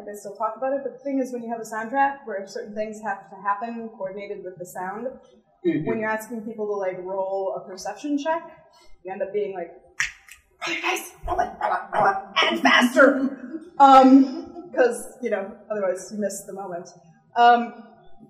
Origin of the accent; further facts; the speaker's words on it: Midwest, United States; And I'm from the Midwest. I'm really bad at saying no.